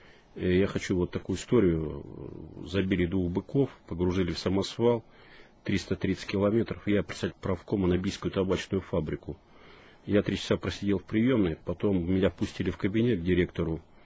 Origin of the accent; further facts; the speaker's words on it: Perm, Perm Krai, Russia; moved away; как и я, приехал из провинции, из Пермской, из города Перми